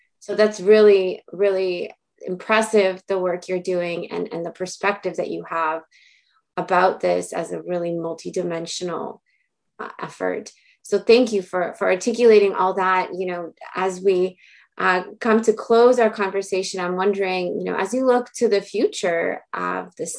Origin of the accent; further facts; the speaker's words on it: Canada; now in United States; our listeners might not be aware that I'm Canadian and I worked with undocumented immigrants in Canada before arriving to Chicago and then Sacramento.